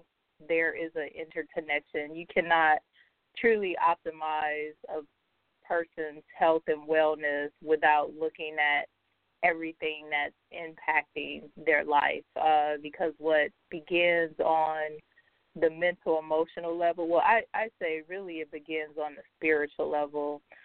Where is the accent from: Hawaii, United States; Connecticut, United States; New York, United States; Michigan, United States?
Michigan, United States; Saginaw; also born or lived in Dallas / Atlanta; I grew up in Saginaw, Michigan. I spent the greater part of my life there. I moved around a lot when I was younger. I lived in Dallas for a while, and then my family moved to Atlanta when I was in the 11th grade.